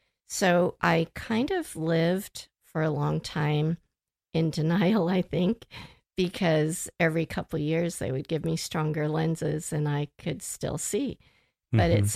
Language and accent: English; California, United States; born there; Well, I was born in California.